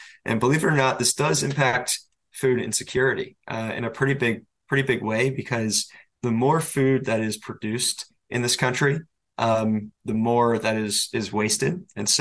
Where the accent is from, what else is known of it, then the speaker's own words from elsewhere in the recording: Baltimore, Maryland, United States; I am born and raised in Baltimore.